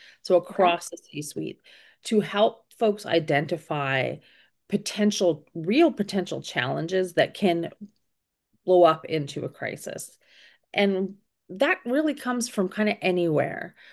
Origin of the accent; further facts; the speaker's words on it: Canada; I grew up in all over Canada. I was born in the Arctic, which I've been considerably trying to move further south as I get older, stay warm.